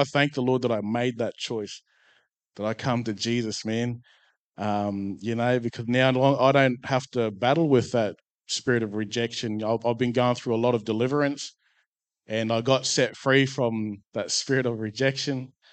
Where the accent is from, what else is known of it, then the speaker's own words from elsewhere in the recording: Mount Isa, Queensland, Australia; I've just recently moved here from Blackwater, born and raised in Mount Isa. I'm Vanuatu, mixed islander.